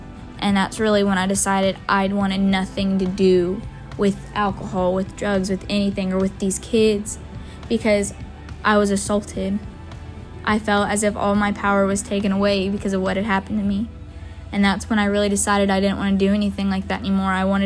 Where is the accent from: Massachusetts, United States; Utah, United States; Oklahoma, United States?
Oklahoma, United States; Tecumseh; I'm 15 years old and I'm from Tecumseh, Oklahoma.